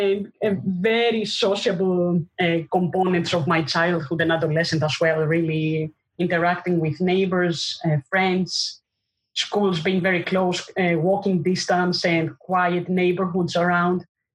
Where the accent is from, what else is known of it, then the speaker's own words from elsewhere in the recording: Athens, Attica, Greece; I was born in Athens, but I lived most of my childhood and adolescent life in the north suburbs of Athens. So we live in one of the north suburbs of Athens. It's called New Erythrea, Nea Erythrea in Greek, New Erythrea